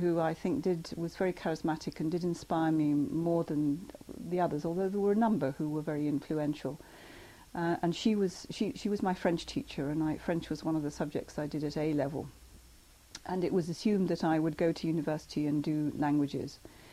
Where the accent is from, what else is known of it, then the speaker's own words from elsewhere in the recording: Neston, North West England, United Kingdom; born there; I was born in Neston on the Wirral, because my parents were living in Wallasey, which is where my grandparents had moved out to.